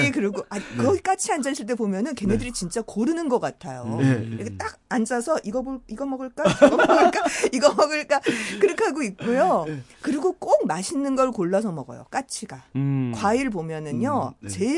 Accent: Seoul, South Korea; born there; 제가 서울에서 태어났는데 시골에서 좀 한 20년 산 적이 있었거든요.

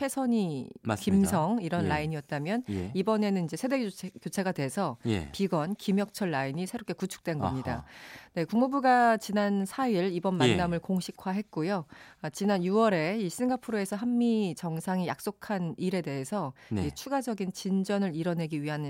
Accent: Seoul, South Korea; 저는 어차피 서울이 고향이기 때문에

